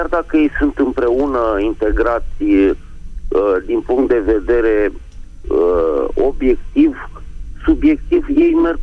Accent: Bucharest, Romania; din București

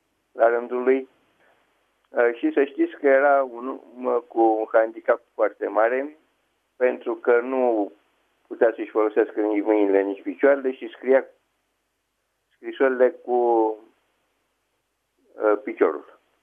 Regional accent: Bucharest, Romania; din București.

